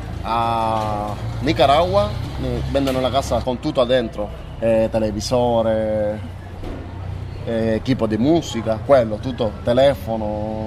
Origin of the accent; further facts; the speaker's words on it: Cuba; Italian is a second language; sono cubano, però qualche volta che si prende qualche cliente turista perché parlo 2 o 3 lingue, no?